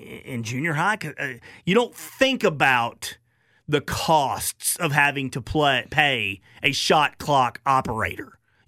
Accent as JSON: {"language": "English", "town": "Bryant", "region": "Arkansas", "country": "United States", "tie": "born or raised there", "said": "My hometown, Bryant, Arkansas. All right, so white school."}